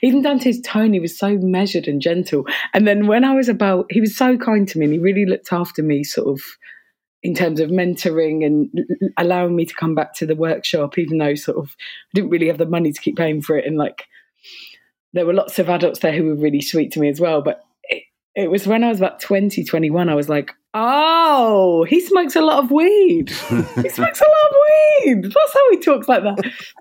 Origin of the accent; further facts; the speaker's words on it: Orpington, London, United Kingdom; it was funny because I started when I was a teenager and I grew up in Orpington